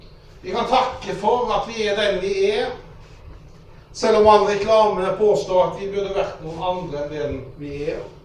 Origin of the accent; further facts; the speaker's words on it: Haugesund, Rogaland, Norway; jeg vokste opp i Haugesund. Jeg liker ikke å si 70-80-tallet. Så jeg pleier å si at jeg vokste opp i Haugesund på 80-tallet.